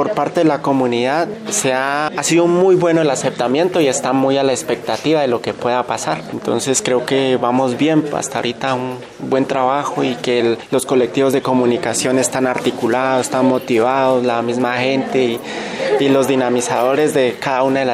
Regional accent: Mosoco, Cauca, Colombia; para nosotros los de reasentamientos que venimos de Mosoco, o como decían ellos, no es Mosoco, es Museuque, ¿cierto?

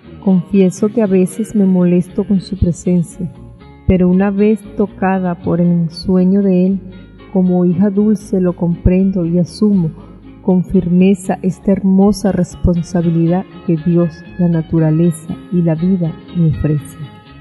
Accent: Los Teques, Miranda, Venezuela; born there; Nací en Los Teques, Estado Miranda, un día jueves a la 1:15 de la madrugada, el 24 de septiembre.

